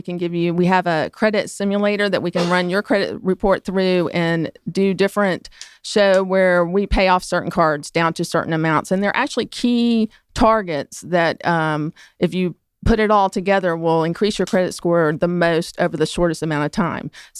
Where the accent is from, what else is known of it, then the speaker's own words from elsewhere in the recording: Atlanta, Georgia, United States; Well, I grew up here in Atlanta, so I'm very familiar with the area